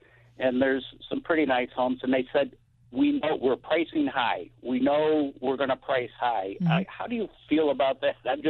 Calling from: Russia, New York, United States; Russia, actually. New York.

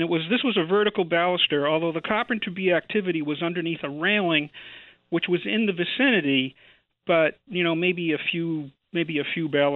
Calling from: Massachusetts, United States; in Massachusetts.

